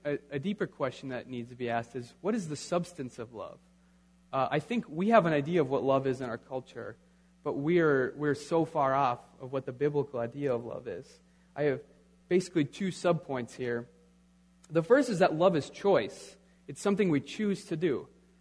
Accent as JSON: {"language": "English", "region": "Minnesota", "country": "United States", "said": "And you guys know this. I'm from Minnesota. I'm obviously a huge Twins fan."}